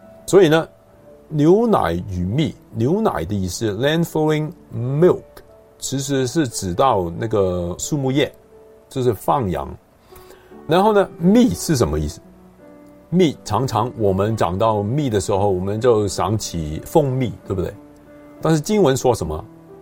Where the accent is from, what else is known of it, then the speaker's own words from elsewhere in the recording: South China, China; 好像是中国的南方啊，我是南方人，南方人泡汤的时候都加一些的蜜枣